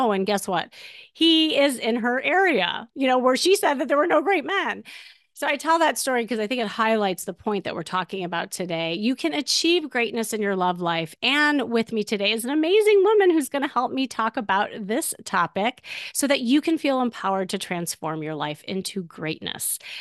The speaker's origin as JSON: {"language": "English", "town": "Chicago", "region": "Illinois", "country": "United States", "said": "And we're both from Chicago."}